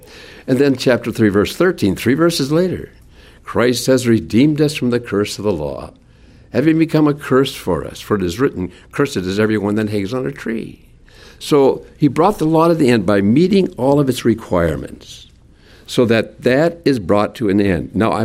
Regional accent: Minnesota, United States; I said I grew up in Minnesota.

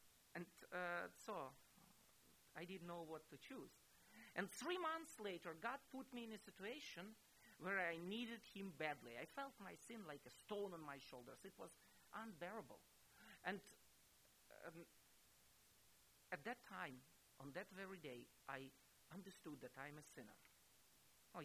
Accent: Ukraine; first language Russian; English is a second language; I took the New Testament in Russian, by the way, it was and is my first language. I took this book just because I love books. I couldn't say no to a book. And it was somehow providential, you know. I came back to Ukraine

